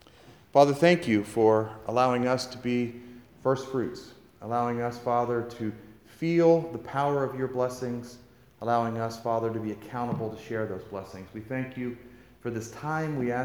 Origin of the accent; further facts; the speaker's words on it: West Virginia, United States; it's a little bit like growing up in West Virginia singing with them. They sing really loud, but really slow.